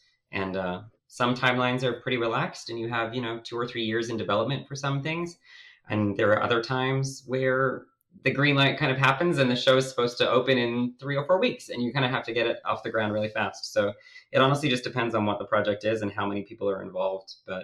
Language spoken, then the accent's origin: English; Australia; now in United States; I'm originally from Australia